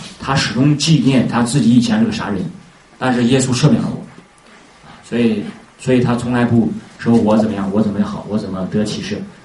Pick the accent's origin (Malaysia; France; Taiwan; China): China; Henan; 就像我们河南人话